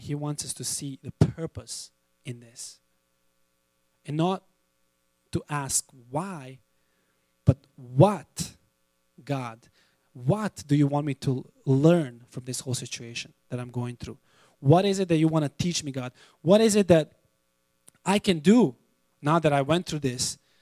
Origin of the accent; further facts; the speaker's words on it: Serbia; right now he's in Serbia, in my home country, which is kind of cool. He's actually Serbian too.